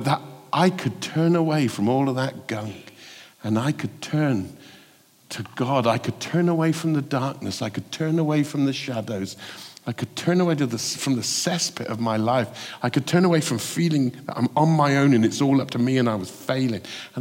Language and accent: English; Bristol, South West England, United Kingdom; But what do I know about American politics? I'm from Bristol.